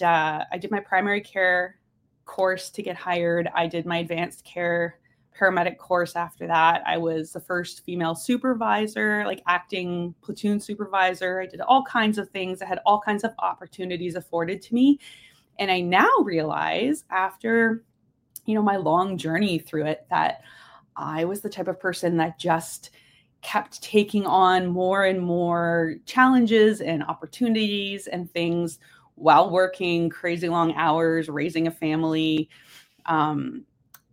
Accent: Ontario, Canada; Growing up in Simcoe County, I was lucky enough to live like right next to the ski hill.

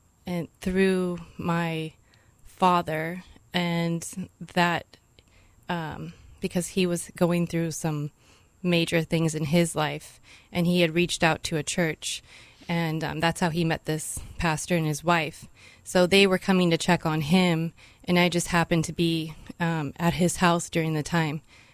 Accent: Sisters, Oregon, United States; I grew up in Central Oregon. So I went to high school in Sisters, Oregon, and spent time in Bend, Oregon.

